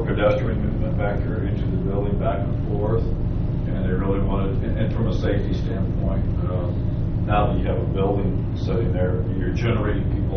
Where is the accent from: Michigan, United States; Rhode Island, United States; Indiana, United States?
Indiana, United States; Fort Wayne; I'm not an expert. I'm from Fort Wayne, so I'm not here.